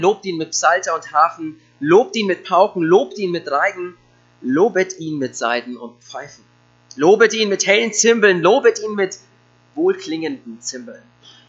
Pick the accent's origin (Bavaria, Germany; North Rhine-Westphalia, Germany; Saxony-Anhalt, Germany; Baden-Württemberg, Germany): Bavaria, Germany; Eching; Ich komme aus Eching und auch aus der FEG von dort, beziehungsweise aus Neufahrn, aus dem Nachbarort. Wir sind mal umgezogen, deswegen sind wir jetzt die FEG Neufahrn und nicht mehr die FEG Eching. Genau, bin 34